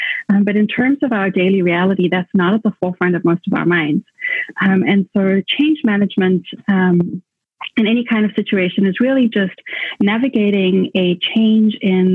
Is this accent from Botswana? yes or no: yes; Botswana; named after a tree from a nature reserve where I grew up in Botswana